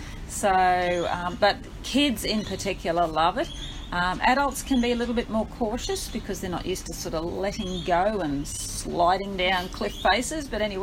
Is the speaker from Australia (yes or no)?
yes; Bundaberg, Queensland, Australia; also born or lived in Hobart; I went to school in Bundaberg because that's where I grew up. But I was born in Hobart